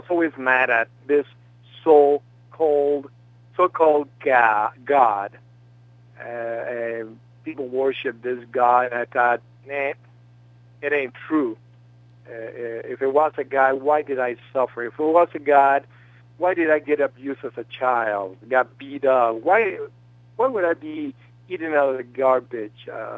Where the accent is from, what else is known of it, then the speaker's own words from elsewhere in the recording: Mexico City, Mexico; moved away; I've never seen snow growing up in Mexico City. And, you know, Mexico City is warm all the time. It's never snowing.